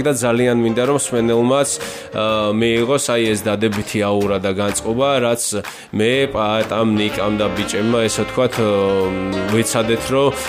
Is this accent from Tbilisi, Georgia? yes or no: no; Imereti, Georgia; ძალიან მიყვარს ეს მხარე, სწორედ იქიდან ვარ, ანუ კი ვარ ფესობით სვანი, მაგრამ წევაში მაქვს სოფელი იმერეთში და ძალიან მიყვარს ეს მხარე.